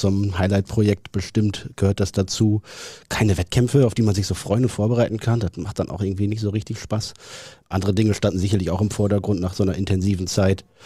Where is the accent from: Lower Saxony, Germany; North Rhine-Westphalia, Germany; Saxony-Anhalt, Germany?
North Rhine-Westphalia, Germany; Neuenkirchen; born there; In Neuenkirchen, im schönsten Münsterland.